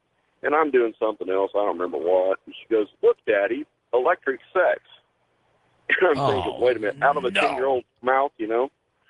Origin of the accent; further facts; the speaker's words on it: Champaign, Illinois, United States; Hi, George. … I'm from Champaign, Urbana, Illinois.